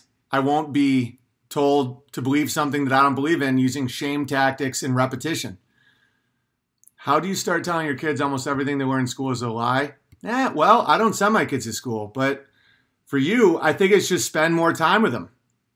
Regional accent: New York, United States; I'm from Northern New York, you know? That's what we do. Because it's true. The town I'm from, that's what you do.

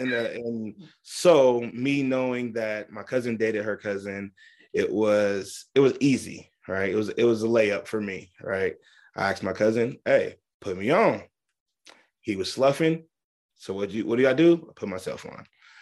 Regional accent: Seattle, Washington, United States; I'm born and raised in Seattle. I know just about everybody that's in my age range, you know what I mean?

